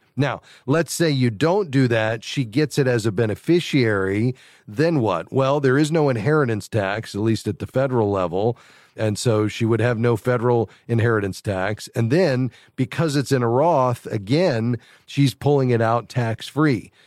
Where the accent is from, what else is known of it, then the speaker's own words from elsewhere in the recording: Fort Lauderdale, Florida, United States; Let's go to Fort Lauderdale, Florida, my hometown.